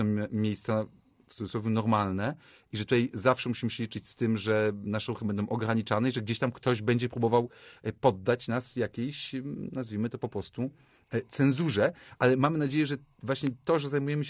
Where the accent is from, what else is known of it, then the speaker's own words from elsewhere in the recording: Łódź, Łódź Voivodeship, Poland; Jako łodzianin tego osobiście dopilnuję.